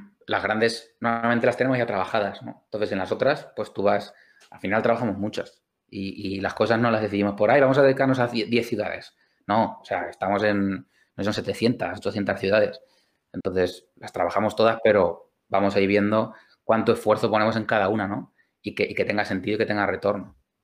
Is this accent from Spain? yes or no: yes; La Roda, Castilla-La Mancha, Spain; Yo soy de La Roda, de Albacete. La Roda es un sitio con cero turismo.